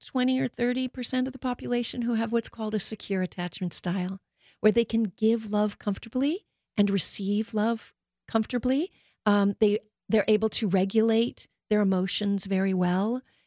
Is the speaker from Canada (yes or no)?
yes; Canada; I'm Canadian.